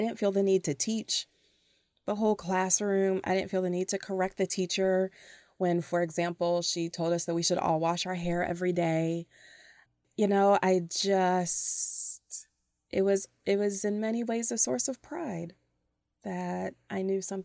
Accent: Toledo, Ohio, United States; also born or lived in Cleveland / Chicago / Detroit; So I grew up in Toledo, Ohio. My parents got divorced when I was around 8 years old. So I spent a lot of summers and almost every weekend in Cleveland, Ohio.

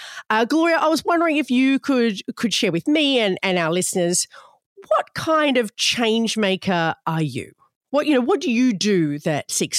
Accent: Australia; my home country, Australia

